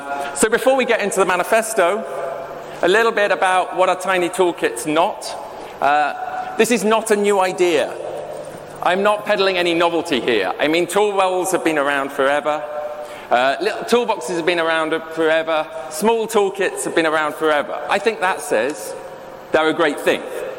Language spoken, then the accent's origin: English; Bristol, South West England, United Kingdom; I'm from Bristol, UK.